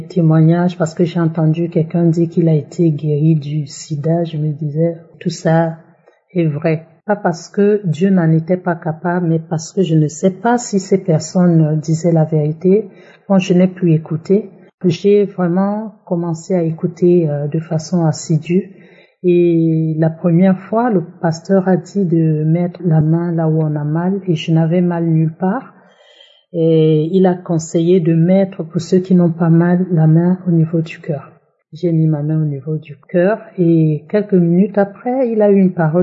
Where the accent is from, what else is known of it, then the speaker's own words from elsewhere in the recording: Cameroon; Je suis camerounaise